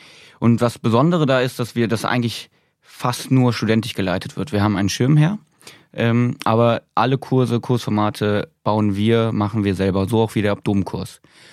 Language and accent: German; North Rhine-Westphalia, Germany; ich komme aus dem Rheinland, da macht man das so.